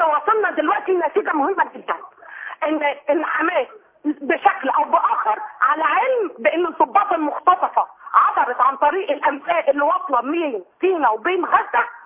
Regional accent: Egypt; ولكن يوصل ان احنا مصريين دم مصر واحد، مسلم مسيحي يهودي ايا كان هو،

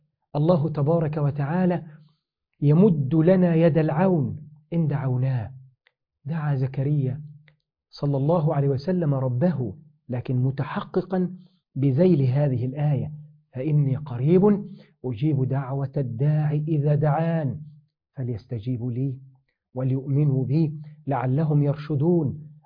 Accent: Egypt; عندنا في مصر مثل يقول: ابن الشيبة يتيم

